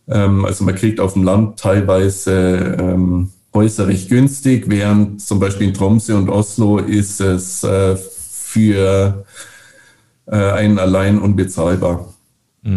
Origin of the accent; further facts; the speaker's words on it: Bavaria, Germany; now in Norway; ich bin ja aus Bayern